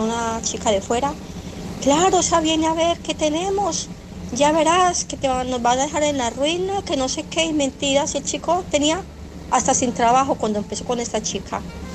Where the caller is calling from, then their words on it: Barcelona, Catalonia, Spain; de Barcelona.